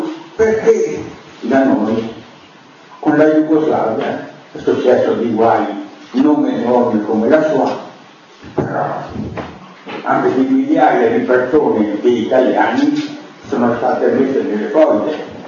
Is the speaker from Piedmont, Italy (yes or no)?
no; Friuli-Venezia Giulia, Italy; sono friulano di nascita, diciamo, comunque sempre friulano